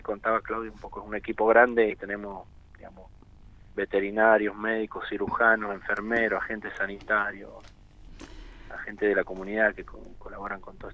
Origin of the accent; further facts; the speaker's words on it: Mendoza, Argentina; Yo soy oriundo de Mendoza